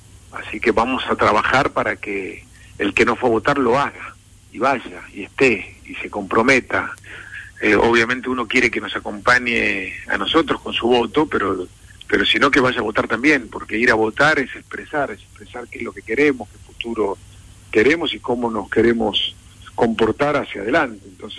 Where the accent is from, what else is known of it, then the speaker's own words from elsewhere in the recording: Argentina; los problemas que tenemos que resolver como argentinos